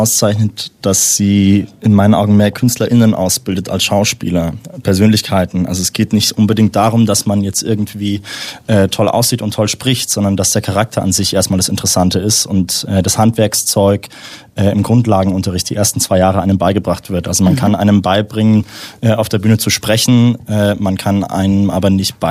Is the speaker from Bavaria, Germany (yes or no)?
yes; Fürstenfeldbruck, Bavaria, Germany; während einer Kindervorführung in Fürstenfeldbruck in meinem Heimatdorf gemerkt